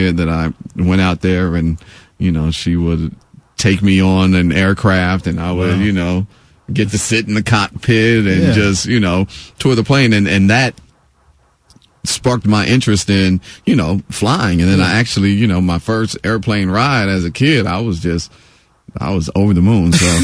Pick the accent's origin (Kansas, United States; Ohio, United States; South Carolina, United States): Ohio, United States; Dayton; I'm from Dayton, Ohio.